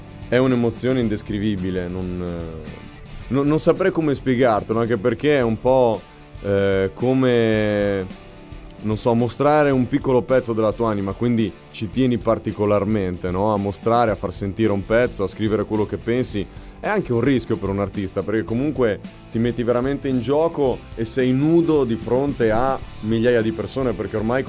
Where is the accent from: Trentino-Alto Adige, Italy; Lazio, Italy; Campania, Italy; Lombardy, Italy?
Trentino-Alto Adige, Italy; Drena; ciao a tutti, vengo dal Trentino, vengo da un piccolissimo paesino che si chiama Drena